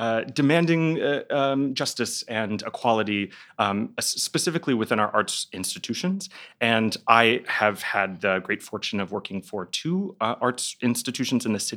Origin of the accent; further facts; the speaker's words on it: Dallas, Texas, United States; I'm from Dallas, Texas.